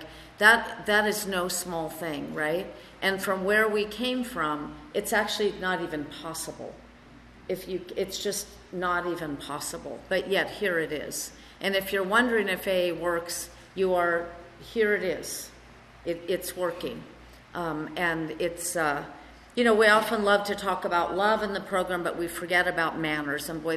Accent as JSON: {"language": "English", "town": "Santa Cruz", "region": "California", "country": "United States", "tie": "born or raised there", "said": "I grew up in Santa Cruz up north."}